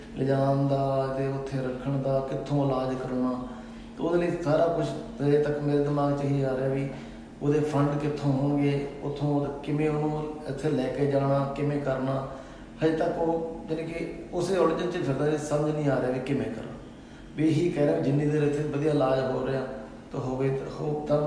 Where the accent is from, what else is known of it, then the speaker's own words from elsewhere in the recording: Ludhiana, Punjab, India; ਮੈਂ ਲੁਧਿਆਣੇ ਹਾਂ ਜੀ, ਮੈਂ ਲੁਧਿਆਣੇ ਤੋਂ ਬਿਲੋਂਗ ਕਰਦਾ ਜੀ